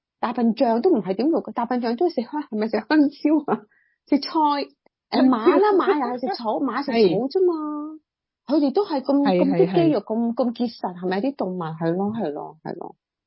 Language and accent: Cantonese; China; 我哋中国人